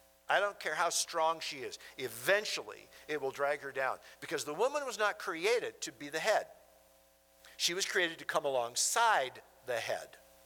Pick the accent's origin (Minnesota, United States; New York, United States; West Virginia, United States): Minnesota, United States; You know, Sue and I were born and raised in Minnesota, and we saw and were in a lot of tornadoes in our days because Minnesota's at the top of Tornado Alley.